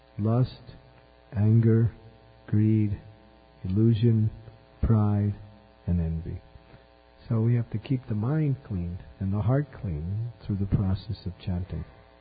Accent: United States; I remember when I first was growing up in America, we used to have a bath every Saturday night.

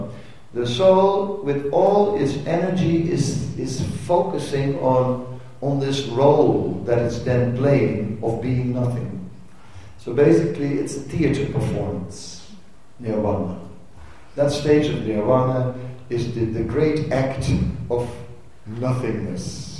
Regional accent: Netherlands; I'm from Holland, you know. We don't work for nothing.

